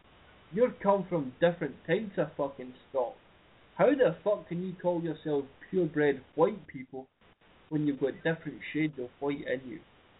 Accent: Scotland, United Kingdom; If I was to identify myself, I would be Celtic fucking European. However, I am just Scottish.

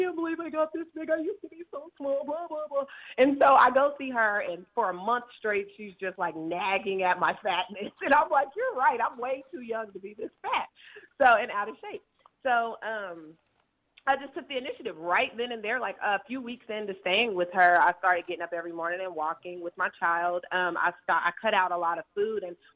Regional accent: Kansas, United States; We're originally from Kansas

